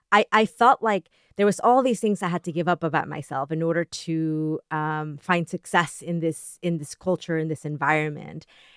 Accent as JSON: {"language": "English", "region": "Texas", "country": "United States", "tie": "born or raised there", "also_born_or_lived": "New York", "lives_now": "Los Angeles, United States", "said": "I grew up in Texas. I lived in New York for 10 years, and now I live in Los Angeles."}